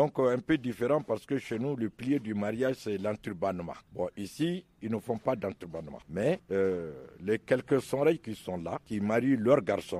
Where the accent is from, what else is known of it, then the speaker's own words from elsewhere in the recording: Ménaka, Mali; Je suis du nord du Mali, je suis de Menaka.